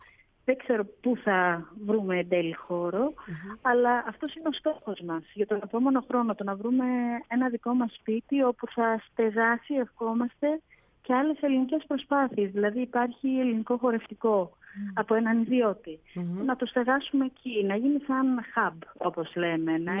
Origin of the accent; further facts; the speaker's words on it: Trikala, Thessaly, Greece; Είμαι από Τρίκαλα, Θεσσαλίας.